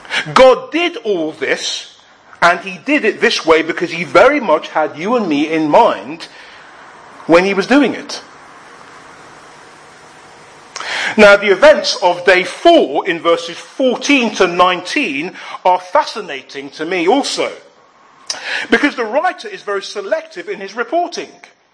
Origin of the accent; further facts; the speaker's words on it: London, United Kingdom; In all my years growing up in London, I don't think I had ever really noticed the moon doing that before.